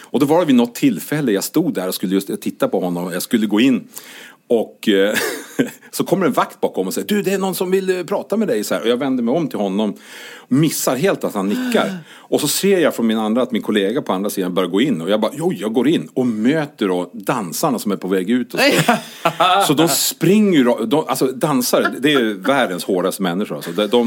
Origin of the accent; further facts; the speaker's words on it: Skellefteå, Västerbotten County, Sweden; jag var uppe i min hemstad Skellefteå